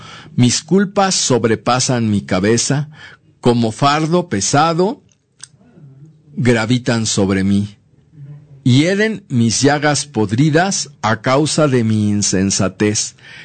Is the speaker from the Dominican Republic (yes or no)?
no; Mexico; son las flores que nos corresponden a nosotros como mexicanos